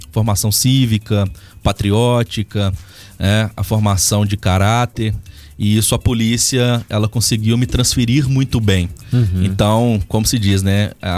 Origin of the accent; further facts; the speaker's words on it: Betim, Minas Gerais, Brazil; born there; Na verdade, eu sou nascido em Betim, região metropolitana de Belo Horizonte.